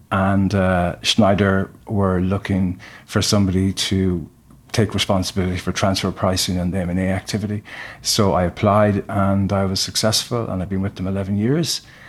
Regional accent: Carrick-on-Shannon, Connacht, Ireland; I grew up in Carrick and Shannon and decided I would apply for the commencement course in Sligo Regional Technical College.

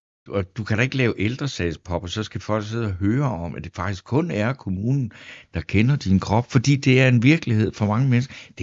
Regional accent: Svendborg, Region of Southern Denmark, Denmark; det der er vildt ved at komme hjem, som jeg gør i aften til min gamle hjemby. Så kan man altså komme til Svendborg

